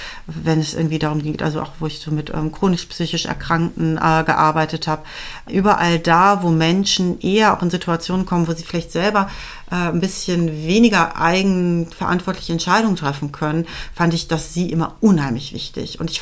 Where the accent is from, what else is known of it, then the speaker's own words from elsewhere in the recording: West Germany, Germany; und ich da auch mehr als Wessi sozusagen auch beäugt wurde